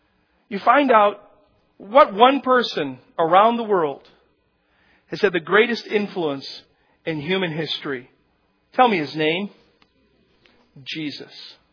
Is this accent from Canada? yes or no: no; Chicago, Illinois, United States; I went to Spain and they heard I was from Chicago.